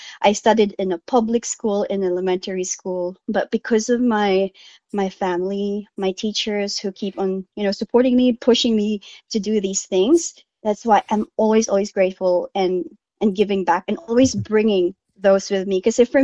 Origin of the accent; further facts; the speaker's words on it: Malitbog, Eastern Visayas, Philippines; now in Australia; Yes, I am very proud of my heritage, and more than just being Filipino, I'm proud na I'm from Malitbog, Southern Leyte. You may not have not heard of the town. It's a tiny Belen town